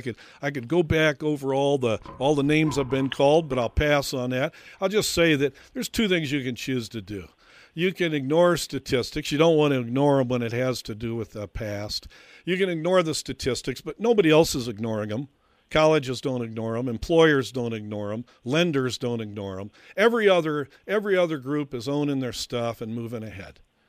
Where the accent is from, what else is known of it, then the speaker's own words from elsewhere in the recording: Detroit, Michigan, United States; I grew up in the Detroit area.